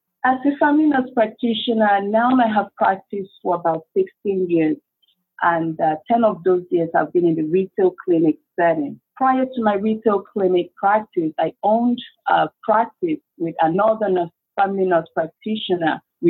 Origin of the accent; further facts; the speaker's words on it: Nigeria; I come from Nigeria, you know, like I said earlier